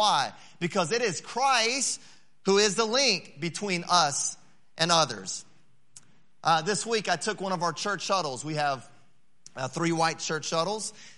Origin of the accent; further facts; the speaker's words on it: Belmont, North Carolina, United States; also born or lived in California; In the middle of my second grade year, my family and I, we moved from California to North Carolina. And that's where I grew up. I grew up in a little town called Belmont, just right outside of Charlotte.